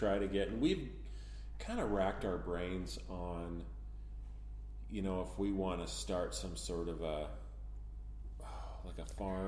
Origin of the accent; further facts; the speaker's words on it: Montana, United States; I was born in the Bitterroot. Family's been in the Bitterroot forever. And then I went to Missoula and stuff.